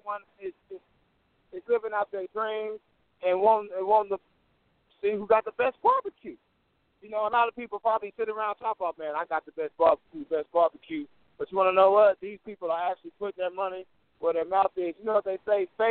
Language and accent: English; Muskogee, Oklahoma, United States; moved away as an adult; now in Lubbock, United States; And, yeah, I'm originally from Muskogee, Oklahoma. And I came here, Coach Lee gave me a scholarship in 2005, and I've really been here ever since.